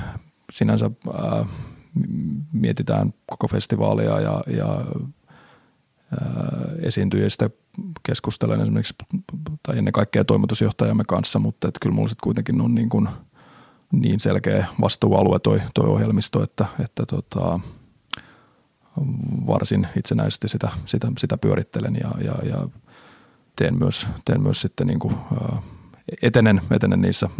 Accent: Pori, Satakunta, Finland; now in Helsinki, Finland; vaikka nyt olen Helsingissä pitkään asunut, niin Porista alkujaan kotoisin ja saanut itse pikkupoikana pyöriä Porijatsissa ja konserteissa

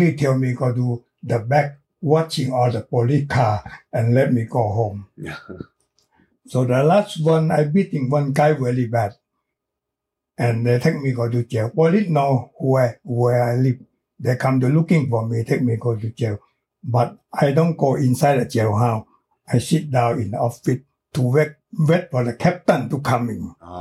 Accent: Bangkok, Thailand; born there; English is a second language; I was born in Chinatown, Bangkok.

